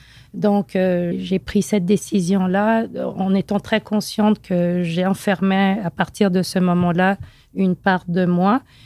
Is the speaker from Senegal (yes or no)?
yes; Senegal; quand j'étais jeune, j'ai grandi au Sénégal.